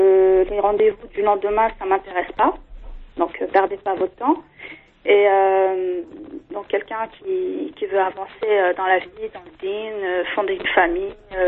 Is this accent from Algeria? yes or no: yes; Algeria; je suis algérienne.